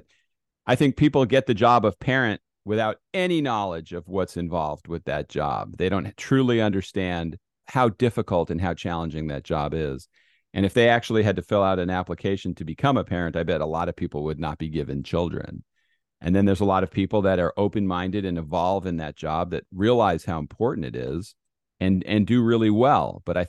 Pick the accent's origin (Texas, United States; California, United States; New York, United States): California, United States; Los Angeles; I grew up in Los Angeles for a lot of my life.